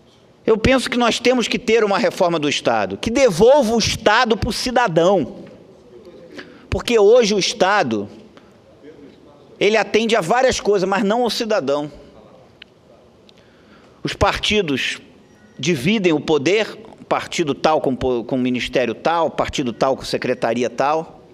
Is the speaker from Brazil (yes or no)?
yes; Brazil; Será que é esse tipo de forma de administração pública que a gente sonha como brasileiros?